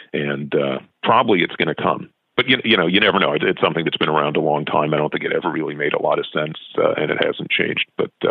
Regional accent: New York City, New York, United States; I grew up in New York City, and, you know, the fancy neighborhood was the Upper East Side

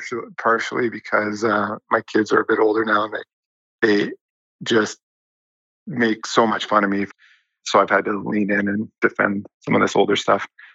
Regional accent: Winnipeg, Manitoba, Canada; I grew up in Winnipeg, hadn't traveled a lot.

